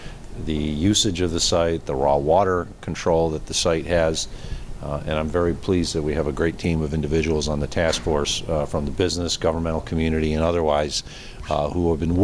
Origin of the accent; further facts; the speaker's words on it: Lackawanna, New York, United States; I do not want this to be a many-year experience like my hometown of Lackawanna dealt with regards to the Bethlehem Steel site